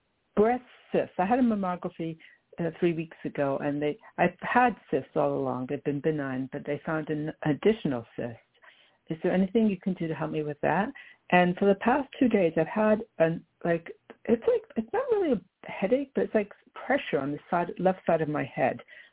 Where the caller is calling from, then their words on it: New York, United States; Hi, Sarah and Nicole. … from New York.